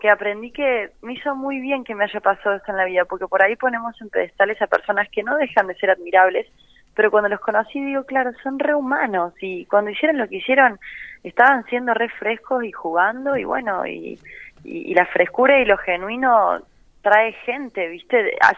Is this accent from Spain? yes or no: no; Córdoba, Argentina; now in Buenos Aires, Argentina; Yo no dejo de tener 24, soy de Córdoba, me vine a Buenos Aires como persiguiendo sueños